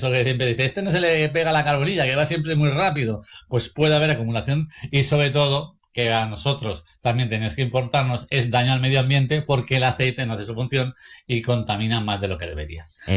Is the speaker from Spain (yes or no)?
yes; Spain; aunque somos muy españoles y no lo miramos